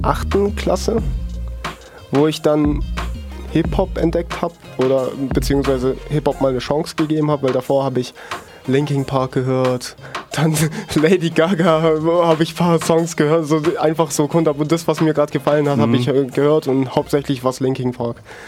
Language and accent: German; Schwäbisch Hall, Baden-Württemberg, Germany; Schwäbisch Hall.